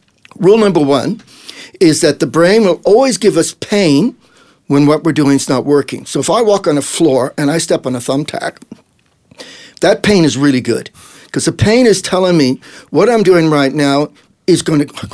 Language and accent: English; El Paso, Texas, United States; also born or lived in Adelaide, Australia; And so I was born in Adelaide. But when I was hitting puberty, I was in Texas, El Paso, Texas.